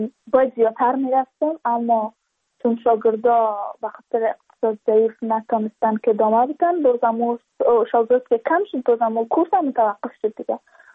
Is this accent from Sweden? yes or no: no; Badakhshan, Afghanistan; چون ما از بدخشان هستیم، یعنی منطقه دور دستش